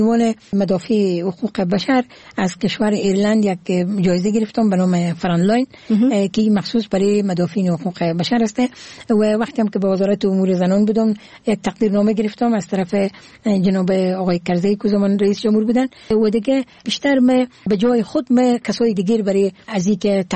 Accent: Herat, Afghanistan; چون امی زادگاه من هرات هست

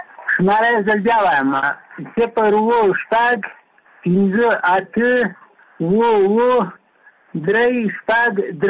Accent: Logar, Afghanistan; د لوګر ولایت اوسیدونکی یم.

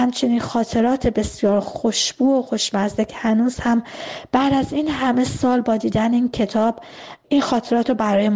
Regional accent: Abadan, Khuzestan, Iran; در زادگاه بچگیم زمانی که من بسیار کوچک بودم در شهر آبادان،

